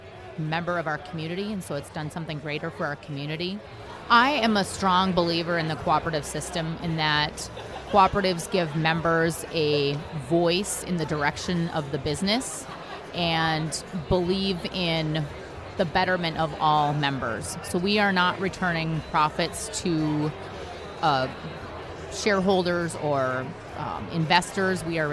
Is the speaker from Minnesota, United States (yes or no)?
yes; Melrose, Minnesota, United States; I am a dairy farmer from Melrose, Minnesota.